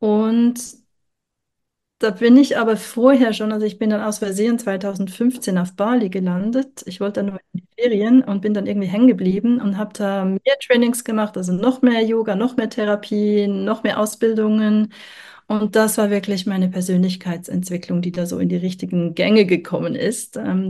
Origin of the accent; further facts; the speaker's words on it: Zurich, Switzerland; ich bin geboren und aufgewachsen in Zürich und da war ich mal eine Weile unterwegs im Ausland. Jetzt bin ich wieder